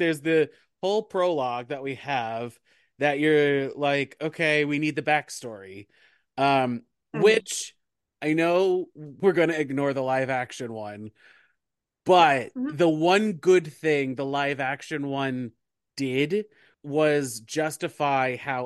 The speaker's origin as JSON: {"language": "English", "town": "Long Island", "region": "New York", "country": "United States", "tie": "born or raised there", "said": "because I grew up on Long Island, so like"}